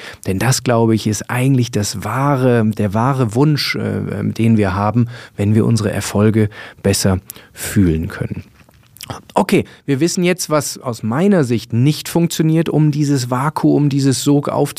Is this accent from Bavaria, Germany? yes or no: yes; Munich, Bavaria, Germany; ich komme aus München